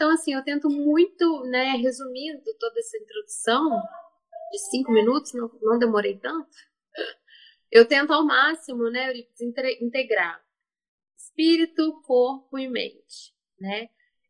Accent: Belo Horizonte, Minas Gerais, Brazil; born there; Eu sou mineira, nascida em Belo Horizonte, mas eu falo que eu sou de Juiz de Fora, porque minha família é toda de Juiz de Fora, então eu acho mais fácil falar que eu sou de lá.

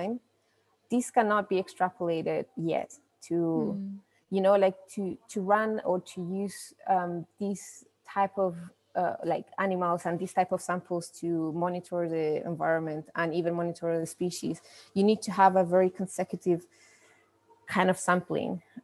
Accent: Chile; So, well, I'm not from the island, but I'm from Chile.

